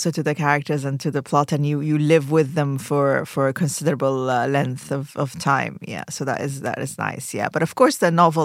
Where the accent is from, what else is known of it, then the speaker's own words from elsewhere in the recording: Khartoum, Sudan; moved away as an adult; now in Aberdeen, United Kingdom; I grew up in Khartoum, Sudan. And I moved to Scotland in my mid-20s, and I'm still living there in Aberdeen.